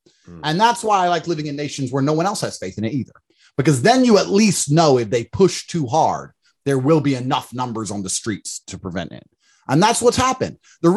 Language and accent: English; Luton, East of England, United Kingdom; I love England. I grew up in Luton, right? That's not a nice part, but I know England's a beautiful country.